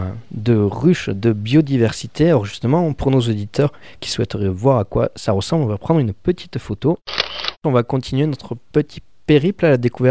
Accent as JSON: {"language": "French", "region": "Occitanie", "country": "France", "accent": "Occitan", "said": "Du made in Aki, comme on dit chez nous en Occitan."}